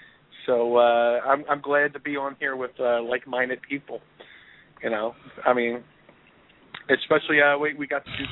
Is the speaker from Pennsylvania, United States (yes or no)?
yes; Philadelphia, Pennsylvania, United States; Yeah, I'm from South Philly, so the F word's like a noun.